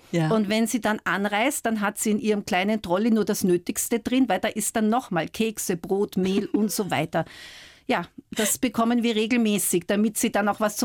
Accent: Vienna, Austria; also born or lived in Scotland; now in Italy; Geprägt haben mich meine Heimat Wien, meine Zeit in Schottland

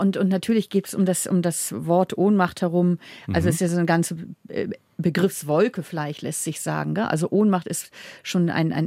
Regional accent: Germany; moved away as an adult; also born or lived in Munich; now in Vienna, Austria; Ich bin Deutsche, habe auch lange hier in München gelebt, aber lebe jetzt derzeit in Wien.

